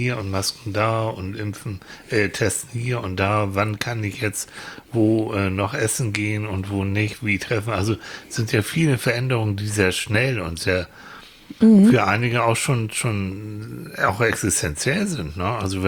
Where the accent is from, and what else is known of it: Northern Germany, Germany